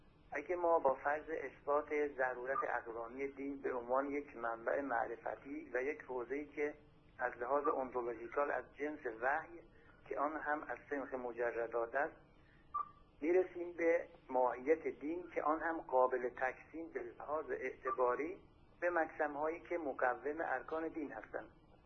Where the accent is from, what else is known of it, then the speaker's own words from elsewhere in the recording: Tabriz, East Azerbaijan, Iran; از تبریز هستم من.